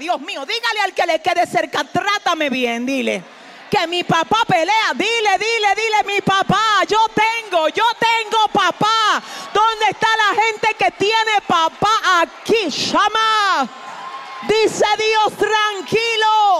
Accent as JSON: {"language": "Spanish", "country": "Dominican Republic", "said": "lo voy a decir con la conciencia de cómo se viven las cosas en mi país, República Dominicana"}